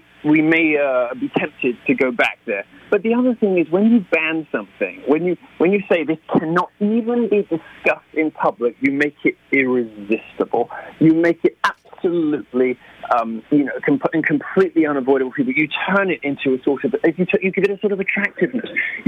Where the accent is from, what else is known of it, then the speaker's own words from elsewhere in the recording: United Kingdom; now in United States; And, you know, I am a Brit.